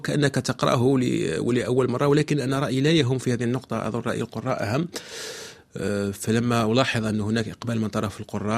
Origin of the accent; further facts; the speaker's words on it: Bou Saada, M'Sila Province, Algeria; born there; صحيح، يعني مدينة صغيرة من جنوب، مدينة كوسموبوليتية، تخيل مثلا أنا حيث أسكن،